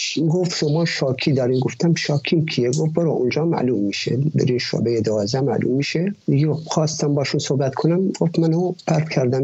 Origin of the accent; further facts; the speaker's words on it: Ahvaz, Khuzestan, Iran; من از اهواز اومدم دیگه، نمیدونم منظورتون چی اهوازی هست. آره من اهواز، ساکن اهوازم و از اهواز اومدم. عربی ها؟ گفتیم بله من عربم.